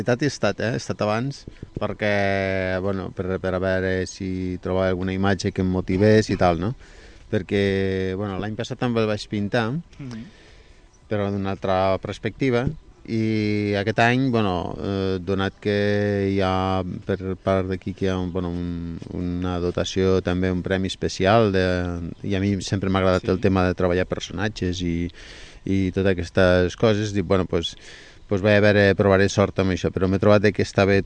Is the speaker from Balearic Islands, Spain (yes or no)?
no; Lleida, Catalonia, Spain; Jo vinc de Lleida